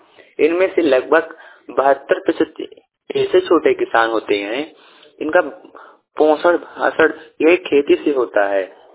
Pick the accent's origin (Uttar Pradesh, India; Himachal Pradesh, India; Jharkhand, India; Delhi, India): Uttar Pradesh, India; Chitrakoot; चित्रकूट का रहने वाला हूँ, एक मैं किसान भी हूँ।